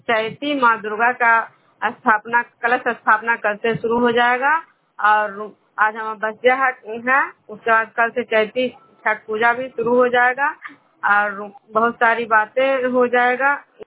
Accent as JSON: {"language": "Hindi", "region": "Bihar", "country": "India", "said": "मैं विष्णुपुर ग्राम खजरा पंचायत नालंदा जिला नवसा प्रखंड के निवासी हूँ।"}